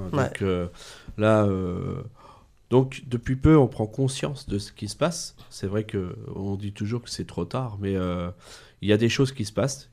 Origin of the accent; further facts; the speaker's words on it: Gondrexange, Grand Est, France; Alors que j'allais toujours me baigner quand j'étais gamin à Gondrexange.